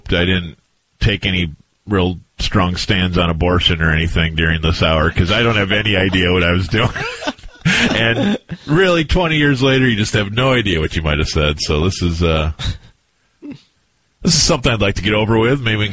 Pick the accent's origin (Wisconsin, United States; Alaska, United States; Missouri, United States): Wisconsin, United States; Now, can everybody tell I'm from Wisconsin?